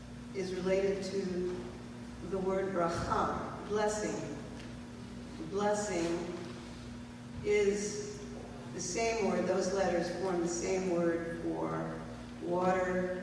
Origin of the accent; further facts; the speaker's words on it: New Mexico, United States; because I'm from New Mexico, the word migrant always rings a little strange